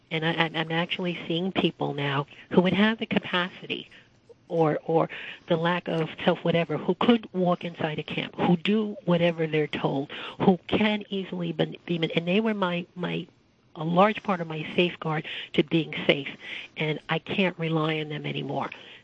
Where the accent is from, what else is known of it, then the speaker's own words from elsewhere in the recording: United States; I consider the loss of the security that comes with being an American in what you consider to be a democracy